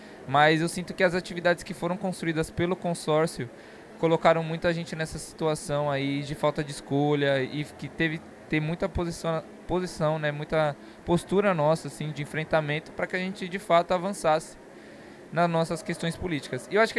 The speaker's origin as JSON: {"language": "Portuguese", "region": "São Paulo", "country": "Brazil", "said": "Eu sou de São Paulo e eu faço parte da Casa de Cultura Tainã."}